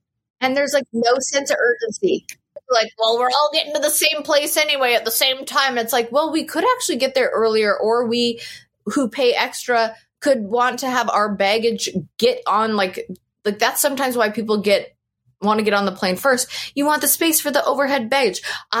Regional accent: Canada; I feel like it's, like, as a Canadian, it's the least I could do.

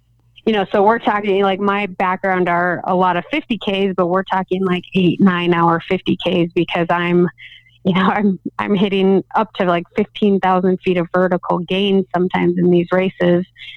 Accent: Minnesota, United States; I grew up in Minnesota on a state park where my coach did an awesome job of just instilling the adventure side of running.

